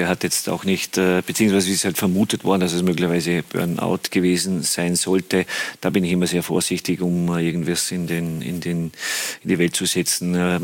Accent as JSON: {"language": "German", "region": "Bern", "country": "Switzerland", "tie": "born or raised there", "said": "war jetzt ein paar Tage in der Schweiz, in Bern, in meiner alten Heimat"}